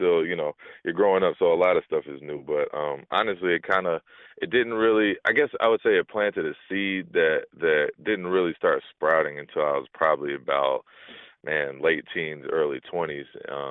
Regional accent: Chicago, Illinois, United States; I kind of call myself a Chicago, and I grew up in Chicago for the most part.

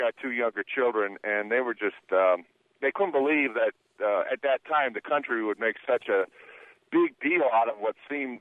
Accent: Chicago, Illinois, United States; My obscure question is, I'm from Chicago

